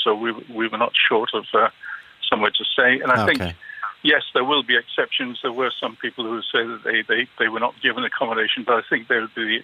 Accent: Blackrock, Leinster, Ireland; now in Greece; I'm originally from Blackrock in Dublin.

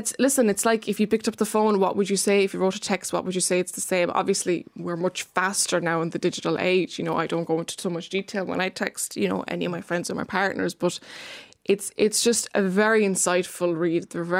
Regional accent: Lithuania; now in Ireland; Well, this maybe my accent I am.

